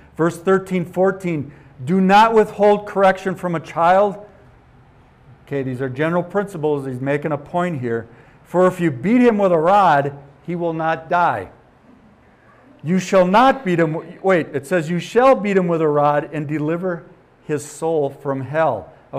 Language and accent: English; Wisconsin, United States; I said, no, I'm not. Close, I'm from Wisconsin. She said, yeah, I could tell your accent. And I haven't even lived there for 10 years, but yeah, it's still there.